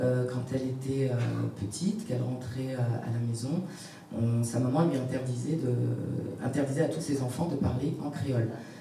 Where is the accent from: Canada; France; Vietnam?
France; French Guiana; born there; alors par rapport à moi déjà, je suis née en Guyane, justement.